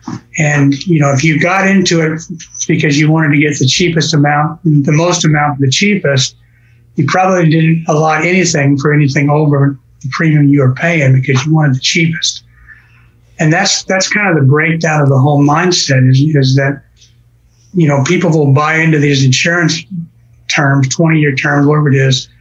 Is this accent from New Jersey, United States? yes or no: no; Colorado, United States; also born or lived in Tulsa, Oklahoma; Actually, I grew up in Colorado.